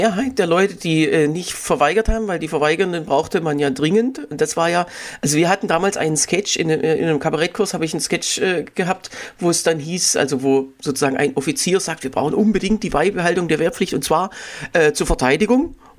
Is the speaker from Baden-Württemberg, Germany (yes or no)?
yes; Heilbronn, Baden-Württemberg, Germany; das war bei uns in Heilbronn halt